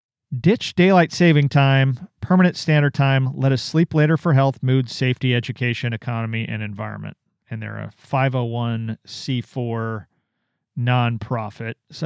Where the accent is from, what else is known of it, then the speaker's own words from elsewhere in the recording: Oregon, United States; I'm from Oregon originally